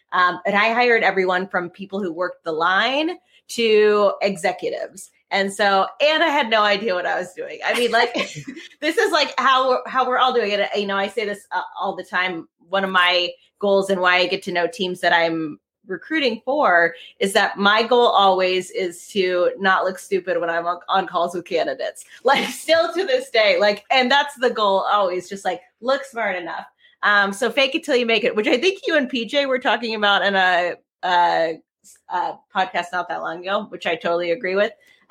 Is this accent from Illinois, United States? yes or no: yes; Illinois, United States; also born or lived in Washington, United States; now in St. Louis, United States; So I live in St. Louis, Missouri now. I say I'm from here. I'm an Air Force brat, but I did a lot of growing up in Southern Illinois.